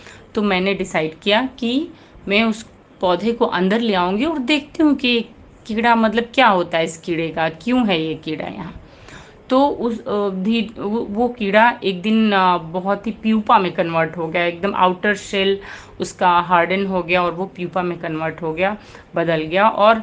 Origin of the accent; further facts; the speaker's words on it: Varanasi, Uttar Pradesh, India; now in Mumbai, India; मैं बनारस उत्तर प्रदेश से हूँ, लेकिन मेरी पढ़ाई लिखाई, मेरा बचपन बहुत सारे अलग शहरों में बीता है और अभी मैं मुंबई में रहती हूँ।